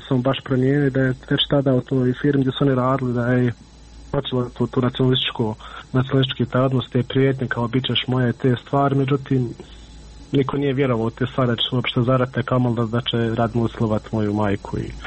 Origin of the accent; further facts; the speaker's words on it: Miljevina, Republika Srpska, Bosnia & Herzegovina; mi smo svi gore iz Miljevine